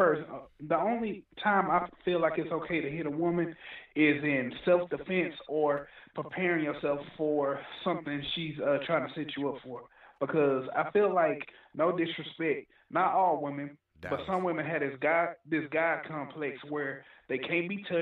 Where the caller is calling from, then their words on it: Dallas, Texas, United States; Hey, I'm calling from Dallas.